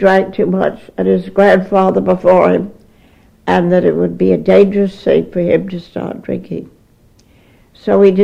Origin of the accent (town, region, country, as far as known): Brooklyn, New York, United States; born there